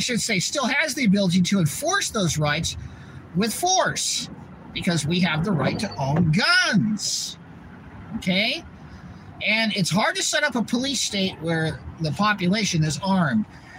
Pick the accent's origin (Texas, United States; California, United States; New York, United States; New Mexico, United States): California, United States; I grew up in Orange County.